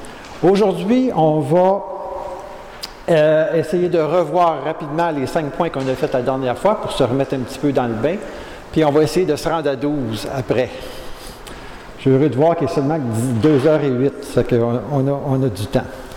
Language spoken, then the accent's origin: French; Saint-Lambert, Quebec, Canada; Moi, je venais de Saint-Lambert ici.